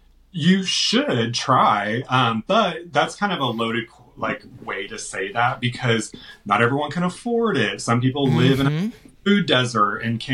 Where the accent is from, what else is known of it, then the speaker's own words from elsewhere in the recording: Texas, United States; But I'm from Texas. I'm not from Italy.